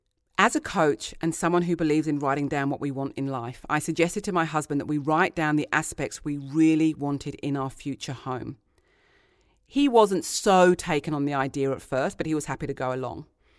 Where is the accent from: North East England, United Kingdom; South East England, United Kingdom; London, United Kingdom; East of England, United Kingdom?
South East England, United Kingdom; I grew up in Kent, which is known as England's country garden. I grew up playing in and around farms and paddocks.